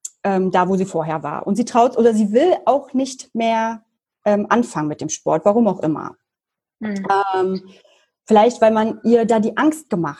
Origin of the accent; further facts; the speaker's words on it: Berlin, Germany; ich komme aus Berlin, bin jetzt 33 Jahre alt, also 87 geboren